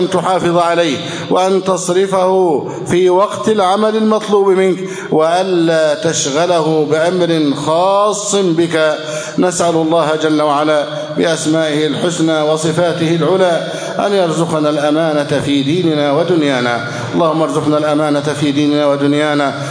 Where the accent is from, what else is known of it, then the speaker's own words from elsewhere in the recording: Egypt; اللهم احفظ بلدنا مصر أمنا أمانا، سخاءً رخاءً وسائر بلاد المسلمين.